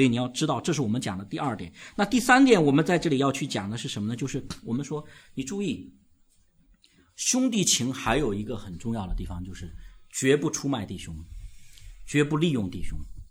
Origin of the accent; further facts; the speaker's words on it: China; 所以我们中国人在这方面真的是几方面都很可怜，特别年轻的弟兄姊妹更可怜，就是计划生育独生子